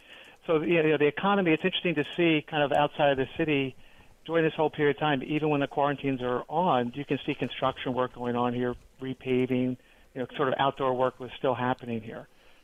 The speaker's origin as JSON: {"language": "English", "town": "New York City", "region": "New York", "country": "United States", "lives_now": "Raleigh, United States", "said": "Well, you know, I came from New York City, in which case I would have been in an apartment for the last 90 days."}